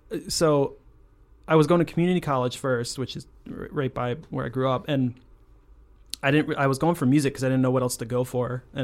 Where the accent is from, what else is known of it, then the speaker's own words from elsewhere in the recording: South Glens Falls, New York, United States; The best part is I'm from South Glens Falls, which is a nothing town, and which is awesome